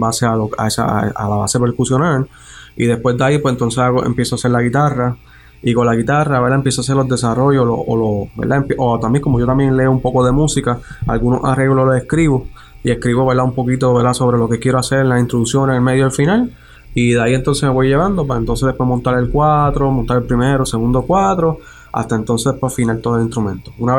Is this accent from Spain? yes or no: no; Jayuya, Puerto Rico; born there; Que coger mi pueblo natal de Jayuya para que represente la portada del disco.